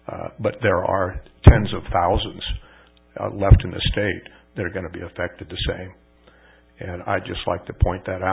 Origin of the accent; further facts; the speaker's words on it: North Hollywood, California, United States; I grew up in Southern California as a child in North Hollywood